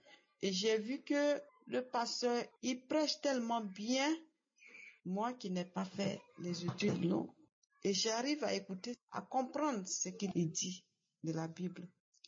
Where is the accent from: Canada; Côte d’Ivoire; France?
Côte d’Ivoire; Abidjan; Je suis de la Côte d'Ivoire, particulièrement à Abidjan.